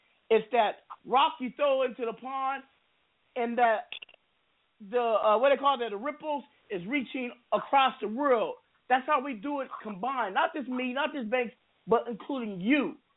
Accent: Seattle, Washington, United States; you know, we're kind of alike, to be honest with you, but you know, I'm from the 206, the Northwest with that.

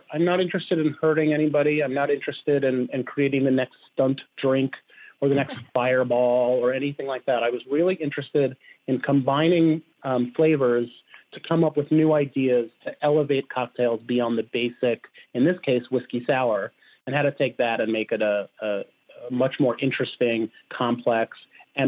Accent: New York, United States; now in Oakland, United States; I'm a bartender from Oakland, California, originally from New York, but I've made Oakland my home for the last 20 years.

